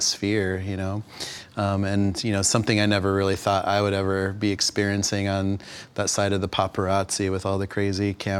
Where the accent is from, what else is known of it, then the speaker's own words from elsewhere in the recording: Pine Ridge, South Dakota, United States; Growing up on Pine Ridge, where there was massive amount of unemployment, massive amount of alcoholism and going on back in the late 70s and early 80s when I was a child.